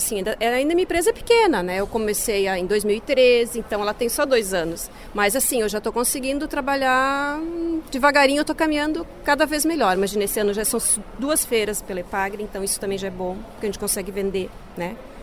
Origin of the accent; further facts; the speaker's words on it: Bombinhas, Santa Catarina, Brazil; Eu sou de Bombinhas